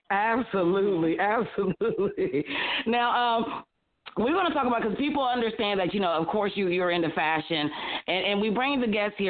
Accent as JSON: {"language": "English", "region": "Ohio", "country": "United States", "said": "because I'm from Ohio, and I used to go to Michigan all the time"}